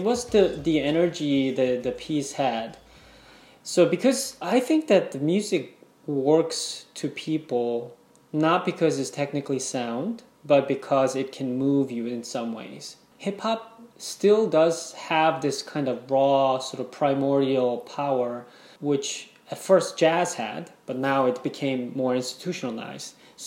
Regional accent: South Korea; English is a second language; now in United States; So I grew up in South Korea

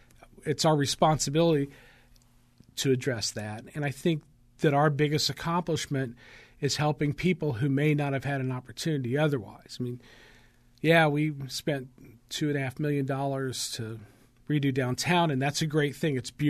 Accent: Rushville, United States; growing up in Rushville, I can remember people saying, well, the only people ever get any attention are business owners because they bring tax money in.

